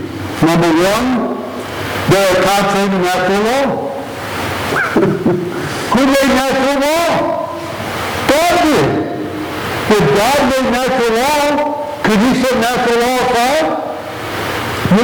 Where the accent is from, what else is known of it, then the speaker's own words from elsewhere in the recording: Gary, Indiana, United States; born there; Ask me where I was born. I was born in Gary, Indiana.